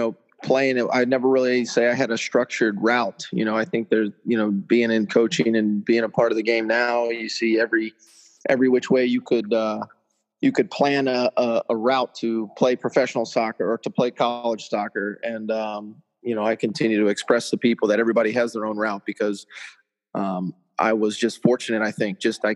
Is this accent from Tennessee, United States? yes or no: no; Cincinnati, Ohio, United States; now in Arizona, United States; So I'm currently in Arizona. I grew up in Cincinnati, Ohio.